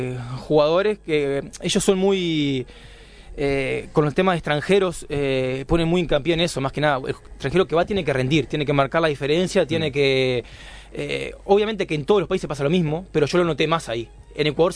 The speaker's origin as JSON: {"language": "Spanish", "town": "Rosario", "region": "Colonia", "country": "Uruguay", "said": "yo soy de Colonia, Rosario."}